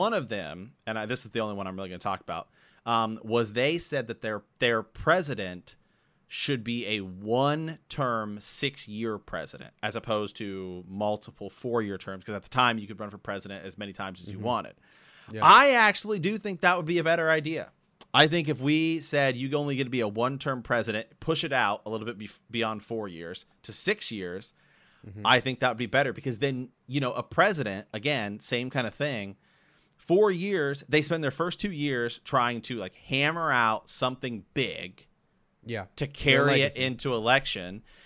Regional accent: Ohio, United States; as I'm from Ohio, and as I already said, a conservative Democrat

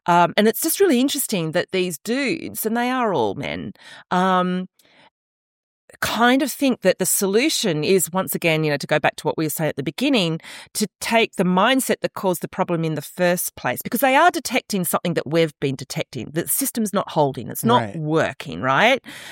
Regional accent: Australia; I know as an Australian

